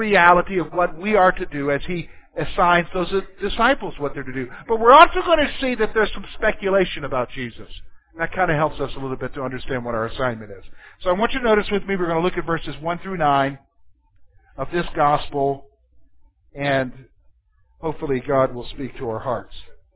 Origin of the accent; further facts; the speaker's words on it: Columbia, South Carolina, United States; I'm a city guy. I'm from Columbia, South Carolina, so I'm a city guy.